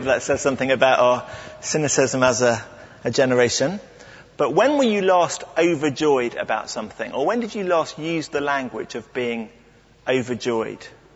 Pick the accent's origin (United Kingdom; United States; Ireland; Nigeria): United Kingdom; England; And it uses language that, as an Englishman, sometimes I guess I wouldn't use.